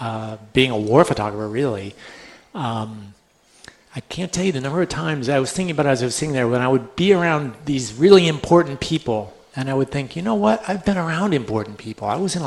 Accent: Indiana, United States; But nevertheless, I grew up in Indiana, and came here as a freshman walk-on

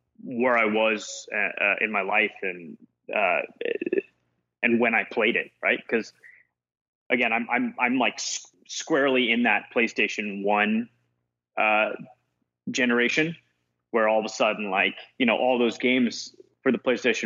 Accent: Hong Kong; I grew up in Hong Kong.

